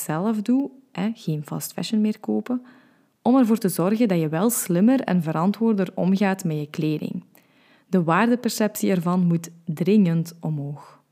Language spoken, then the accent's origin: Dutch; Limburg, Belgium; accent: Limburg; Zoals je wellicht al aan mijn tongval hebt gehoord, woon ik in het mooie Limburg.